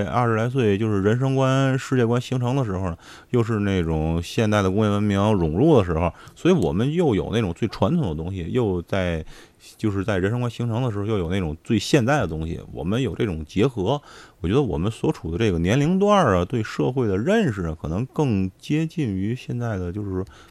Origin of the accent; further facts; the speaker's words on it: Tianjin, China; 现在天津正处于在灾难之中，其实这种玉石有的时候也能反映出来我们天津人的一些个特性